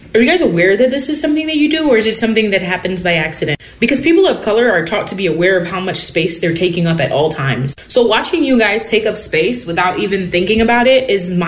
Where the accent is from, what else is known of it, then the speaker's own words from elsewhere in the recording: New York City, New York, United States; I'm from New York City.